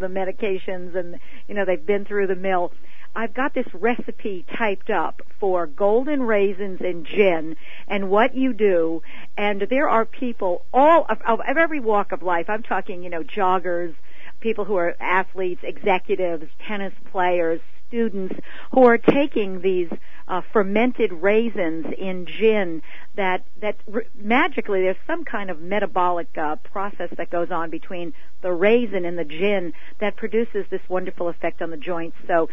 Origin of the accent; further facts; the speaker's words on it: New York City, New York, United States; For many years, I'm from New York City, and I did my internship in New York City, and I worked down there for a number of years before I came here.